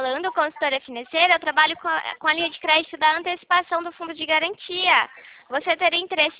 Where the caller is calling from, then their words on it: Rio Claro, São Paulo, Brazil; falo de Rio Claro, São Paulo.